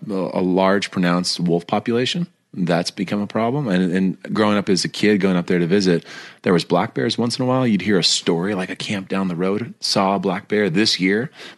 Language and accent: English; Midwest, United States; Well, born and raised in the Midwest, mom was a bronze artist.